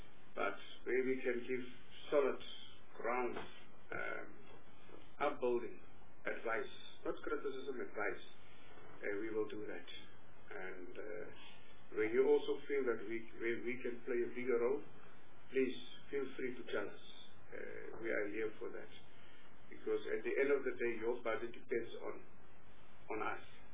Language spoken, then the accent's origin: English; Western Cape, South Africa; I am a member of this committee, and I am residing, born and bred in the Western Cape.